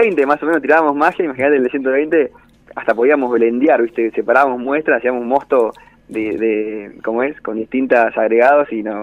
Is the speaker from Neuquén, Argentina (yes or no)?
no; Puerto Madryn, Chubut, Argentina; nosotros nacimos en Puerto Madryn, somos acá.